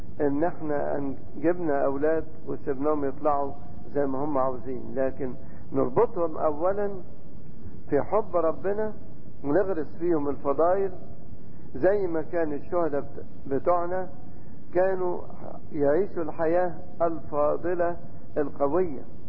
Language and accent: Arabic; Giza Governorate, Egypt; يعني في كنيسة عندنا في الجيزة